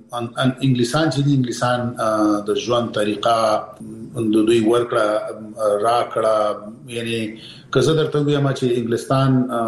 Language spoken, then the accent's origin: Pashto; Peshawar, Khyber Pakhtunkhwa, Pakistan; زه پېښور کې د اول سیب نیولې تر 12 پورې مالته درس ویلې دی. نو زه د پېښور سره شاید دی زیات افغانان داسې وي چې دومره بلد نه وي لکه زه چې په پېښور کې څومره بلد دی، او پېښور کې څومره وخت یې کړی دی.